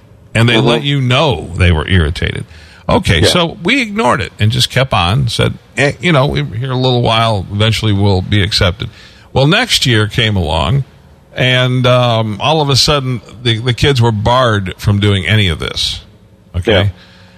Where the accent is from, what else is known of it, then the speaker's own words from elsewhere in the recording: Detroit, Michigan, United States; hey, I'm originally from Detroit. Do I qualify?